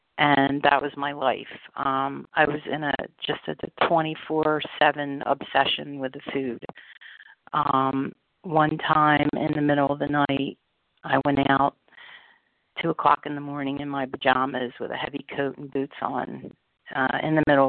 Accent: Pennsylvania, United States; I'm from Pennsylvania.

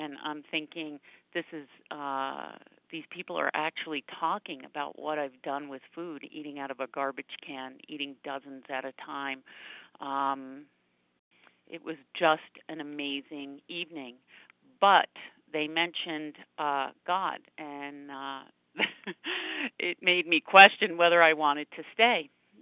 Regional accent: New Jersey, United States; I'm from New Jersey

